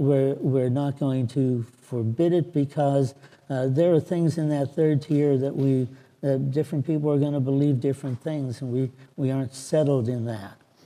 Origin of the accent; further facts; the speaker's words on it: Pennsylvania, United States; I grew up in Western Pennsylvania Alliance